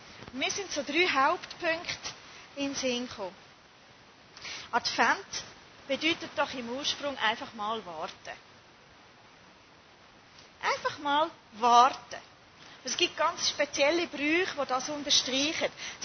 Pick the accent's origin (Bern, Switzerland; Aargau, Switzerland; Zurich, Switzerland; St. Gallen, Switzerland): Zurich, Switzerland; Das bin ich, Zürcherin.